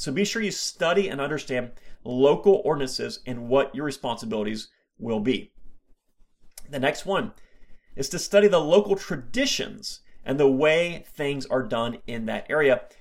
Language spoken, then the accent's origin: English; Florida, United States; Listen, I'm from Florida. I've never dealt with snow on a regular basis